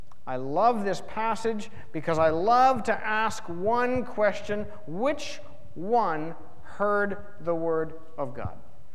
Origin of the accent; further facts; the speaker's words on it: Reseda, California, United States; Tom Ogimachi loves to tell the story of when he and I took the youth group to Reseda, my hometown, and I got lost. I lived there 28 years, and I got lost.